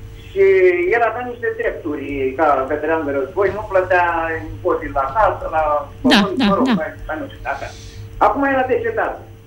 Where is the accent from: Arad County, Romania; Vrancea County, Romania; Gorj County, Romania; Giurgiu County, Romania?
Giurgiu County, Romania; Giurgiu; Sunt de la Giurgiu și am o problemă